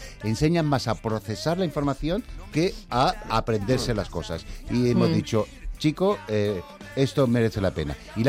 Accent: Cádiz, Andalusia, Spain; Sí, efectivamente, yo siendo gaditano perdí mi acento porque bueno, en fin...

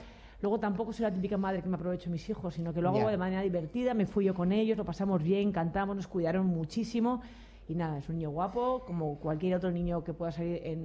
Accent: Madrid, Community of Madrid, Spain; yo es que soy súper española, madrileña … He vivido en Madrid toda mi vida, me la recorro en moto, me conozco todas las calles.

